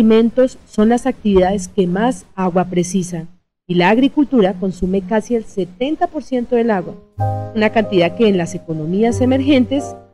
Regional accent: Colombia; nosotros, como colombianos, un país rico en biodiversidad

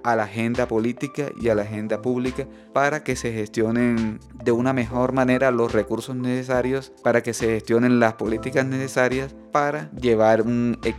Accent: Barranquilla, Atlántico, Colombia; en la costa colombiana, yo que soy de Barranquilla, la dieta cambia mucho

